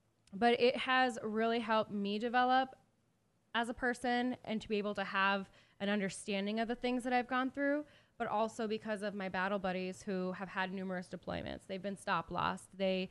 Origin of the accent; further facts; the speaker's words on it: Sioux City, Iowa, United States; I was born in Sioux City, and I attended actually all of the schools.